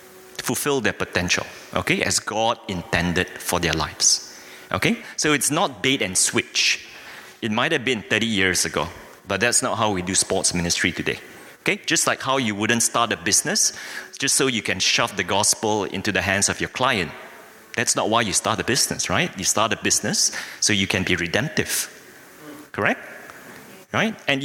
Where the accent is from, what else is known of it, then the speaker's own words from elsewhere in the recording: Malaysia; moved away as an adult; now in South Africa; Okay, I'm Malaysian by nationality. My wife, Wan Yi, also Malaysian. We relocated to South Africa just slightly over 14 years ago.